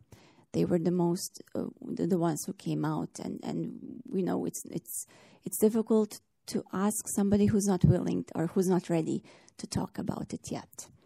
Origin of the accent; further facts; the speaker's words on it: Bosnia & Herzegovina; We are from Bosnia and Herzegovina, and we are dealing with soundscapes of war.